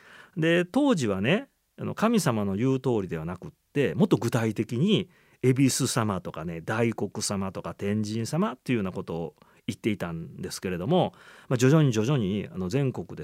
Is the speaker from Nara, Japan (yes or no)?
yes; Nara, Japan; 私のふるさと奈良ではね、